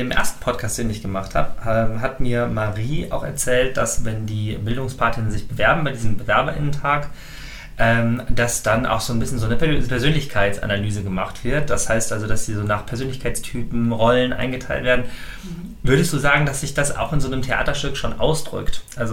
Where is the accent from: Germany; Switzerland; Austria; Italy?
Germany; Dortmund, North Rhine-Westphalia; weil ich komme auch aus Dortmund, aber kenne den Stadtteil kaum.